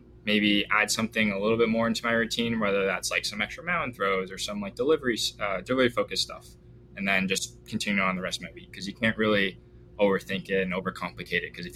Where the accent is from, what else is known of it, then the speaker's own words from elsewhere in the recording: Canada; I mean, I grew up in Canada, like you mentioned.